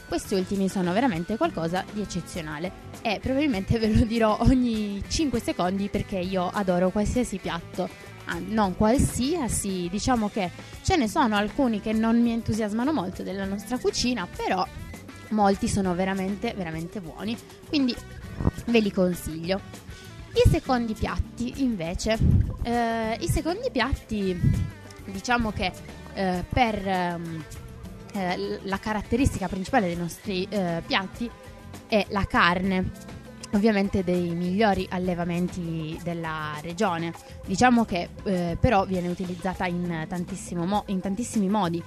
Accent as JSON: {"language": "Italian", "region": "Piedmont", "country": "Italy", "said": "Da buona piemontese che sono io li adoro entrambi veramente tantissimo."}